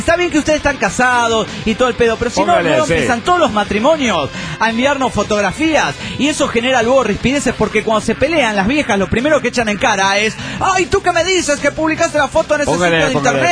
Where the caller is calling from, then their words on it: Delta, Colorado, United States; de Delta, Colorado.